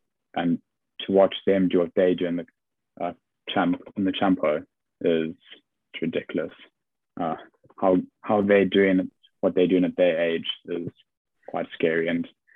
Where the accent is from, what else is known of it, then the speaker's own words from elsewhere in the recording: South Africa; just being South African. I was like, well, bit of home there.